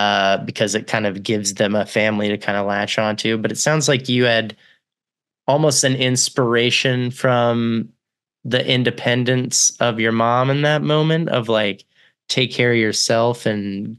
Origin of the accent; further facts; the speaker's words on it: Texas, United States; No, I lived there for a long time, but I'm from Texas originally.